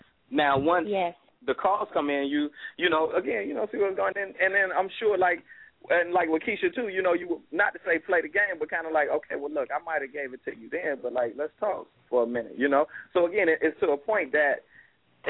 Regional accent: Miami, Florida, United States; I'm 305 till I die, boy. I'm from the Miami. That's how we get down.

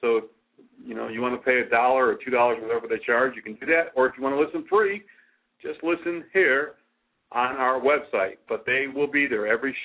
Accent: New England, United States; I'm from New England, so of course, you know, hey, yeah, I gotta watch, you know, gotta watch the Patriots

